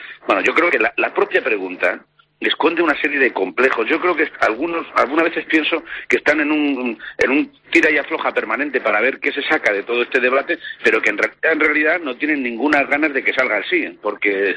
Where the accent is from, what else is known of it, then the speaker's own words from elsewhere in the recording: Spain; personalmente y como español